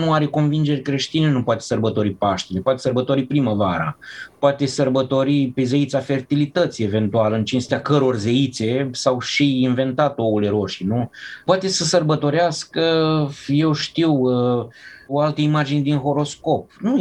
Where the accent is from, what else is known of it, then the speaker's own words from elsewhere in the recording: Romania; nu disprețuiesc că eu sunt român, mă identific ca român, dar plâng pentru neamul acesta